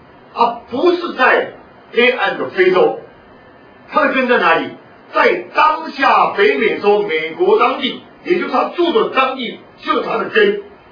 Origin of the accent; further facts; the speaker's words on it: Miaoli County, Taiwan; 我这个是很意外的，我是苗栗人，很意外的被邀请来新竹来给各位做这个报告。